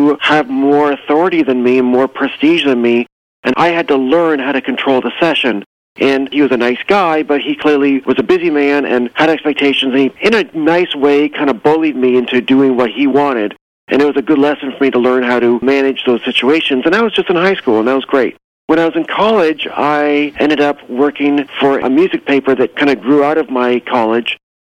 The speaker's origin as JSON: {"language": "English", "town": "Toronto", "region": "Ontario", "country": "Canada", "said": "But to answer your question, I am from Toronto."}